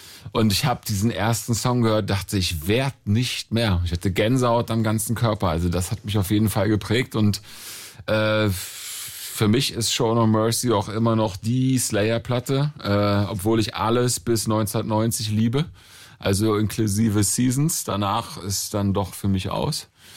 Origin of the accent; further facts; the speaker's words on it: Berlin, Germany; ich komme aus dem Süden